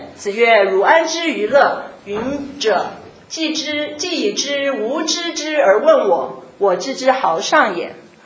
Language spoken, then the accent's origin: Chinese; China; 原因是我们的中国的哲学背景其实对我们中国人的思维方式产生了很重要的那个塑形